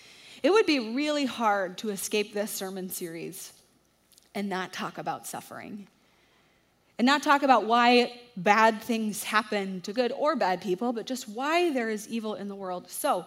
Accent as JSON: {"language": "English", "town": "Dallas", "region": "Texas", "country": "United States", "tie": "born or raised there", "said": "I grew up in Dallas"}